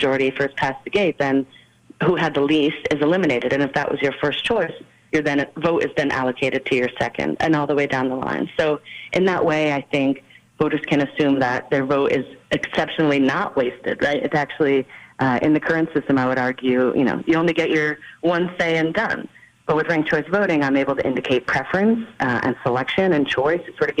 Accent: Massachusetts, United States; So Massachusetts is my home state

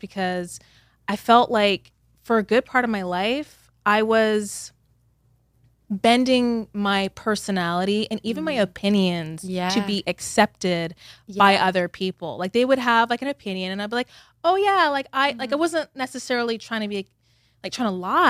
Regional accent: Vancouver, British Columbia, Canada; also born or lived in London, United Kingdom; So I was raised in Canada. So okay. I'm from Vancouver, Canada. So even though like, okay. So by birth, on my birth certificate, I'm English. Sometimes I feel like I forget because we came to Canada when I was like 3 months old.

